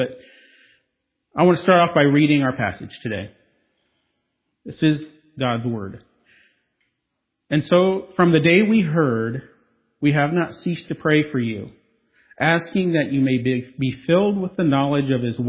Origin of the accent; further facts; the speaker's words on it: Des Moines, Iowa, United States; I was born and raised in Des Moines, and I really love history.